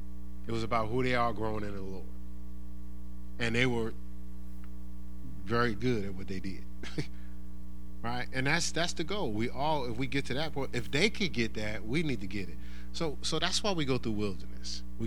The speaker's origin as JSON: {"language": "English", "region": "New Jersey", "country": "United States", "said": "Where I'm from, I'm from New Jersey, but I spent a lot of time in New York City because I worked in New York"}